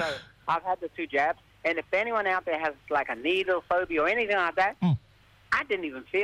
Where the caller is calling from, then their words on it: Townsville, Queensland, Australia; I'm coming live from Castletown Shopping Centre, Townsville.